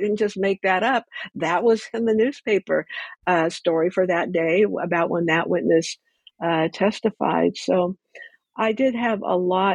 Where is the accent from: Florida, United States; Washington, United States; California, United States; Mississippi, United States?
California, United States; Ventura; I grew up in Ventura, and somebody had brought up that case